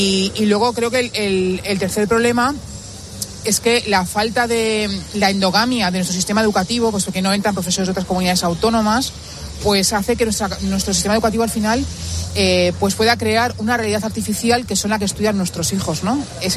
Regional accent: Catalonia, Spain; Yo, catalana.

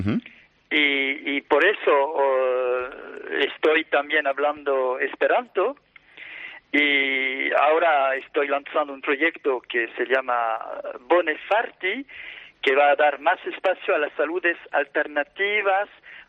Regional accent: Paris, Île-de-France, France; Spanish is a second language; now in Órgiva, Spain; Soy de París

